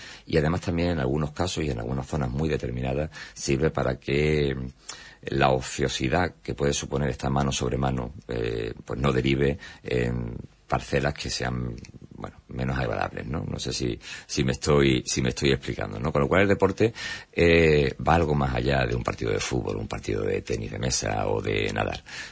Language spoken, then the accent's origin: Spanish; Huelva, Andalusia, Spain; recreativista, yo sabéis que soy de Isla Chica